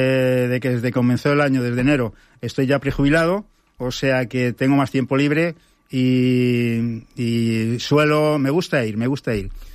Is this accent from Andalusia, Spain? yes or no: no; Casasimarro, Castilla-La Mancha, Spain; born there; Pues vamos a ver, yo nací en Casarimarro.